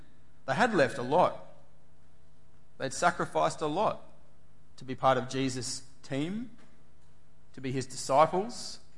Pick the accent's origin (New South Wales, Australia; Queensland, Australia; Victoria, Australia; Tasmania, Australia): New South Wales, Australia; I'm from New South Wales, for those who don't know me.